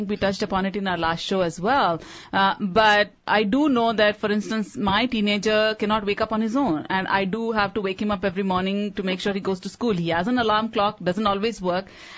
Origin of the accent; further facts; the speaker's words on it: India; which I think, again, as Indian parents, we don't give our children too much of that opportunity to do that.